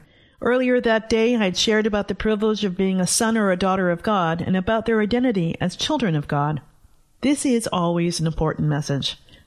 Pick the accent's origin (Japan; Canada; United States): Canada; their hearts were open to me as a Canadian